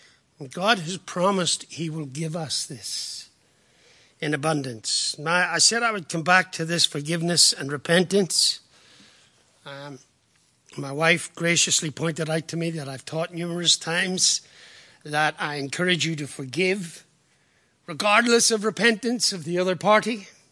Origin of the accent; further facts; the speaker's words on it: Ireland; I know I'm an Irishman, but do you get that?